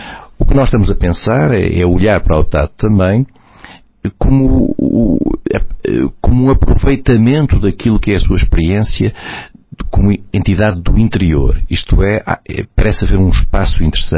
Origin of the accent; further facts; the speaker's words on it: Vila Real, Portugal; É a minha preocupação, como vila-realense, e como português também, digamos em geral, mas como vila-realense em particular